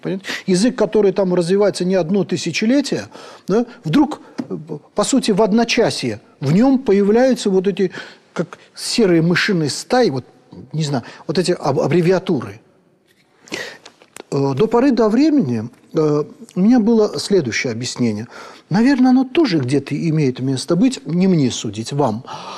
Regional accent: Azerbaijan; Вот у меня на родине до сравнительно недавнего времени, ну, по сути, до распада СССР, поголовно почти очень многие азербайджанцы носили фамилии, корни которых были национальны, да, а вот окончания русские, да. … Ов, это русское окончание.

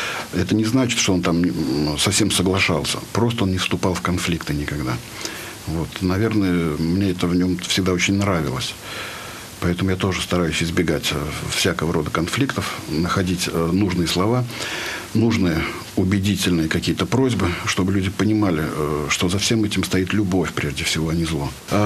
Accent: Kuznetsk, Penza Oblast, Russia; born there; Родился я в городе Кузнецке, хотя семья формировалась не из коренных кузнечан. Вот дед у меня был из купеческой самарской семьи, бабушка из дворянской московской семьи. Вот, и попали они в Кузнецк в 30-е годы.

